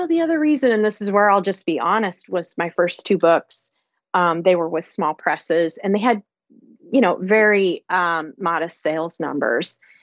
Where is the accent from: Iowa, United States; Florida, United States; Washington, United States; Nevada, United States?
Iowa, United States; And so I started getting involved in mental health care reform here in my home state of Iowa.